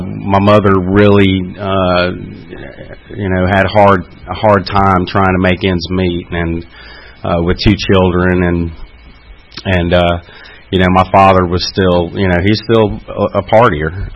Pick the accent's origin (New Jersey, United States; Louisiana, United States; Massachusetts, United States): Louisiana, United States; Denham Springs; I grew up in Denham Springs. I was 6 years old, and my parents divorced.